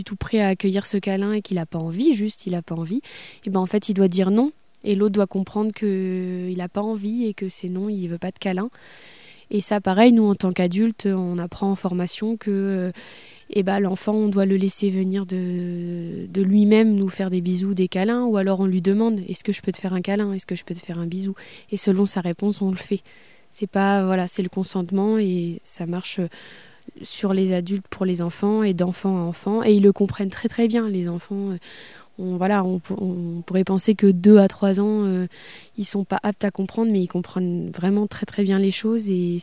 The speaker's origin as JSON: {"language": "French", "town": "Caen", "region": "Normandy", "country": "France", "said": "Oui, je viens de Normandie, du coup de Caen."}